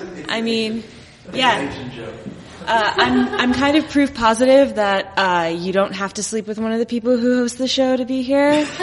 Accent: Dallas, Texas, United States; elementary school specifically, in Texas. I grew up in Dallas.

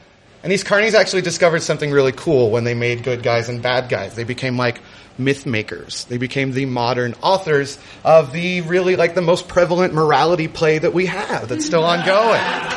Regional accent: Midwest, United States; I did what any sort of self-respecting child of a single mother growing up in the Midwest would

